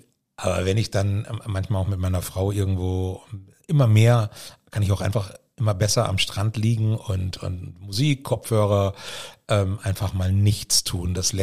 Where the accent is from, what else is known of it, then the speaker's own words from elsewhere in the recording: Rehau, Bavaria, Germany; born there; also born or lived in Nuremberg / Fürth; bin ich da in Rehau geboren. Also in der Klinik in Rehau war, bin ich da geboren. Und aber dann auch schon nach fünf Tagen war meine Oberfrankenzeit dann auch schon wieder erledigt.